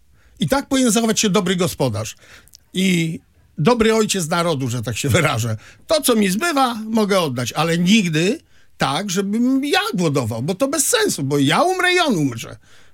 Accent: Białogard, West Pomeranian Voivodeship, Poland; To ja wychowany wśród Rosjan, bo jestem z Białogardu od dziecka

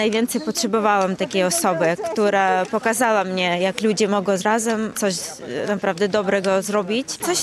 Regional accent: Ukraine; Polish is a second language; moved away as an adult; now in Sopot, Poland; Jestem z Ukrainy, jestem od początku wojny tutaj w Polsce, w Sopocie mieszkam

